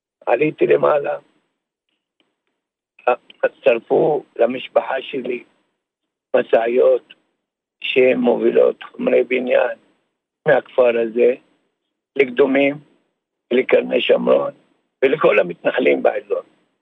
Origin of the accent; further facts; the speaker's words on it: Kafr Funduq, West Bank, Palestine; now in Tira, Israel; אני גדלתי בכפר פונדוק 25 שנה.